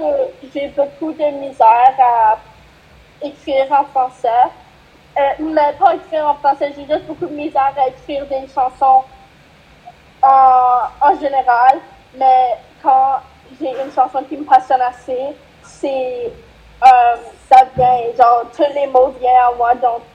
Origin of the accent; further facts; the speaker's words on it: Saskatchewan, Canada; je suis assez contente d'être capable de dire que je viens de la Saskatchewan, puis je suis françaisquoise